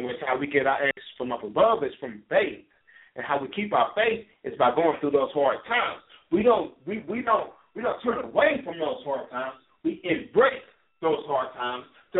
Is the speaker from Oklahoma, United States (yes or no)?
yes; Muskogee, Oklahoma, United States; Like, I know where I come from Muskogee.